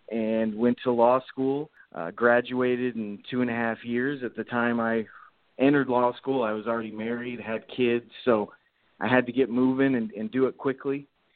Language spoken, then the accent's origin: English; Las Vegas, Nevada, United States; born and raised in Las Vegas, Nevada. I'm one of the rare native Las Vegans